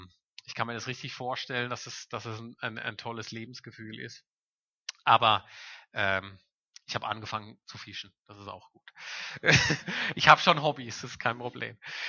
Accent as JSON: {"language": "German", "region": "Southern Germany", "country": "Germany", "said": "Ich komme aus dem Süden Deutschlands"}